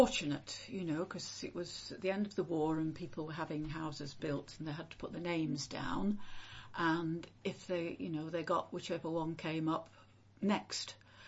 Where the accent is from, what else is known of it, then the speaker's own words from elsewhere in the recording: Totley, Yorkshire and the Humber, United Kingdom; in Totley, which backed onto fields and or one field and a bit